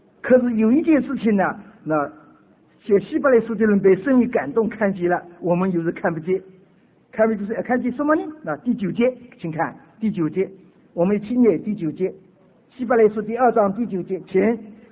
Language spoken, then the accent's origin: Chinese; China; 我们中国人一句话说，不如有虎跃怎么样跃的虎死